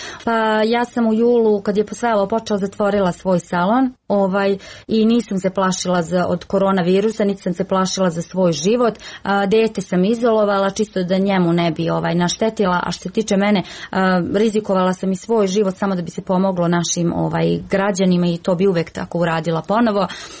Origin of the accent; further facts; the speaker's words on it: Novi Pazar, Raška District, Serbia; kod nas u Novom Pazaru kaže se koliko ti je nafake, toliko će ti biti